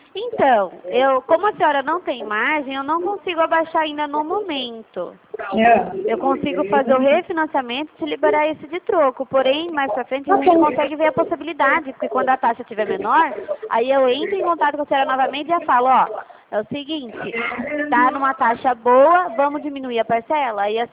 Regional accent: Santa Bárbara d'Oeste, São Paulo, Brazil; Eu falo aqui do interior de São Paulo. Sou de Santa Bárbara.

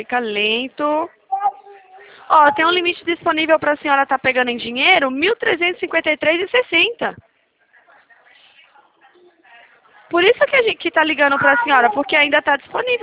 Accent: Minas Gerais, Brazil; eu sou de Minas, Minas não é assim, né? Minas é quente.

